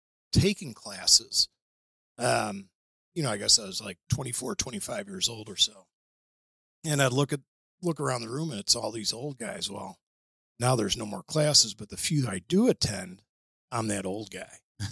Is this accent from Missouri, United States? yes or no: yes; Afton, Missouri, United States; I grew up in Afton, went to CBC High School, went to college at Benedictine